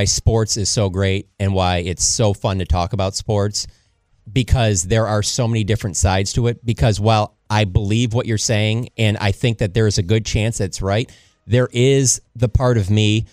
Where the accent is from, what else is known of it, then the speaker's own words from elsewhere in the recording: Detroit, Michigan, United States; I mean, I'm from Detroit, and I never thought the Lions would be like, no, Barry Sanders, you're playing here or you're leaving.